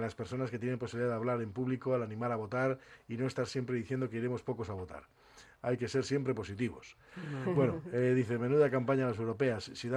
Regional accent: Basque Country, Spain; partidos que nos representen como vascos.

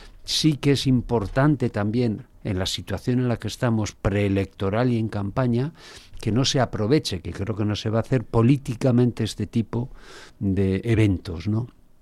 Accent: Algorta, Basque Country, Spain; yo que soy de Algorta tengo suerte.

